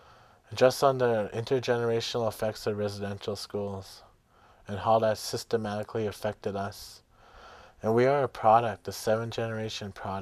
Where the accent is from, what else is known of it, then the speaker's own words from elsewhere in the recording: Ontario, Canada; I come from the Bear Clan. I am from the Anishinaabeg Nation in Northern Ontario. I am from the Bear Clan. I came to Winnipeg